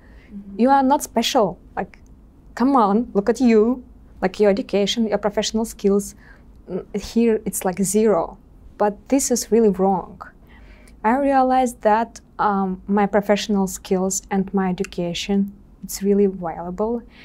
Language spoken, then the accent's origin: English; Russia; now in United States; I'm from Russia. I live in America around 3 years and a half.